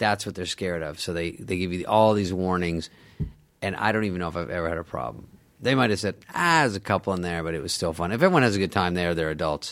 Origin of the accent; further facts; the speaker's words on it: Arizona, United States; Like, 23, I'm from Arizona, I have long blonde white hair.